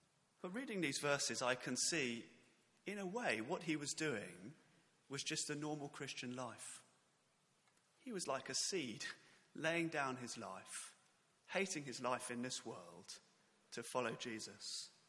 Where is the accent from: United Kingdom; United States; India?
United Kingdom; London; As I mentioned, I grew up in London, so I know very little about farming.